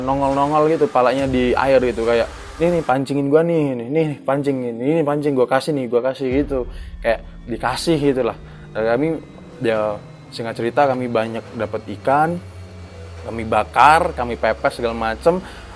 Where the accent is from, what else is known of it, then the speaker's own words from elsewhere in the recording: Java, Indonesia; karena daerah saya di Jawa nggak ada babi ya.